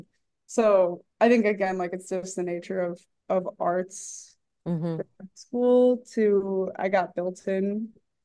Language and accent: English; Michigan, United States; I grew up pretty Baptist in Michigan, and so I was like a church kid. I went to Baptist school until I was 13